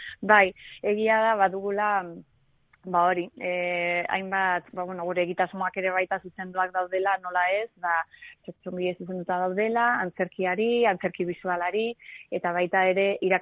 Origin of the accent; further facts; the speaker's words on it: Basque Country, Spain; also born or lived in Barcelona; ni Gipuzkoakoa naiz, baina bueno, urte asko pasatu ditut kanpoan, bai Bartzelonan